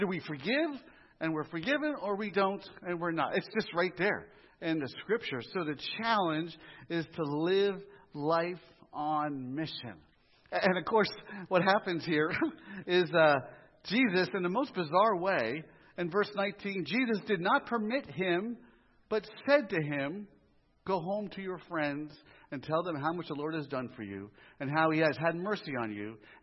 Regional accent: Philadelphia, Pennsylvania, United States; driving like I'm from Philadelphia, which I am, and I'm driving in the Midwest, which they're not

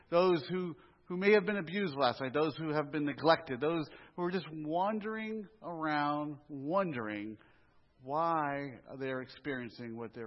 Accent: Philadelphia, Pennsylvania, United States; driving like I'm from Philadelphia, which I am, and I'm driving in the Midwest, which they're not

